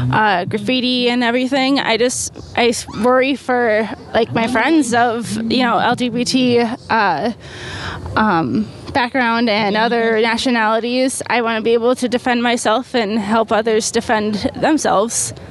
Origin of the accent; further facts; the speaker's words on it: Eagan, Minnesota, United States; I'm from Eagan, Minnesota.